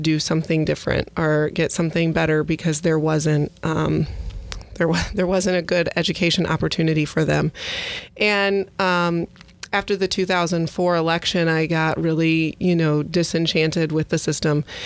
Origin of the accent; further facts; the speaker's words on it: Illinois, United States; now in St. Louis, United States; I grew up in Central Illinois and had a brother that lived in Wildwood here in St. Louis County.